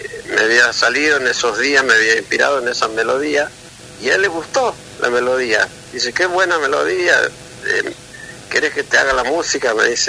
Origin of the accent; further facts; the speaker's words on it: Santiago del Estero, Argentina; now in Buenos Aires, Argentina; Si bien soy de Santiago, pero hace mucho que vine con mis hermanos, cuando formamos el conjunto de … Me vine con ellos hace mucho tiempo ya, y ya me quedé.